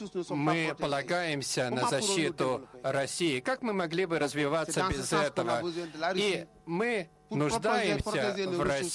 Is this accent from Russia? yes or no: no; Senegal; я из Сенегала.